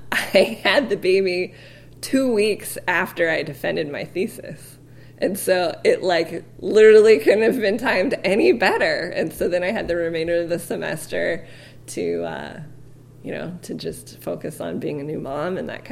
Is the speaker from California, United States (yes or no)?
yes; California, United States; I'm from California. I grew up there with my family, and until I went away to college, I went to Stanford first, and then I moved back home and started teaching art and English